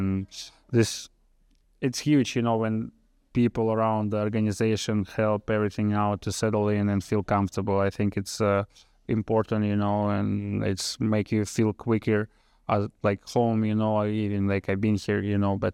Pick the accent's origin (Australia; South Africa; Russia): Russia; English is a second language; moved away as an adult; now in United States; because like from Russia to here is big difference, you know.